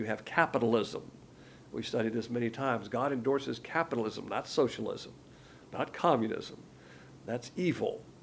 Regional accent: the South, United States; I'm a Southerner, so I've experienced that in my grandparents and my parents and myself. I married a Southerner, of course.

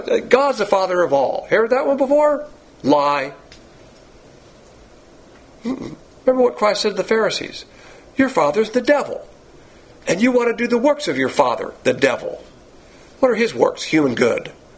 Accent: the South, United States; That's the worst type of lie you can have as a Southerner.

